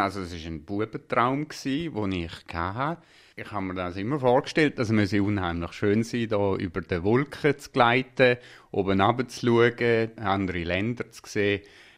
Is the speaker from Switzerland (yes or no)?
yes; Speicher, Appenzell Ausserrhoden, Switzerland; Ich bin im Speicher Appenzellerland aufgewachsen, mit meinen Brüdern zusammen